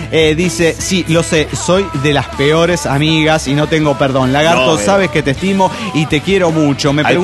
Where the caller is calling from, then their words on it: Mexico City, Mexico; del Distrito Federal Mexicano.